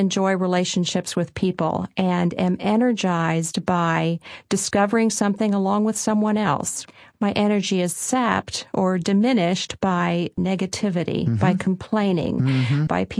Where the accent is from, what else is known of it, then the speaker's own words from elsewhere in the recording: Smoketown, Pennsylvania, United States; Smoketown, Lancaster County. And I have extended family as far as the eye can see. Grew up in a family of five children.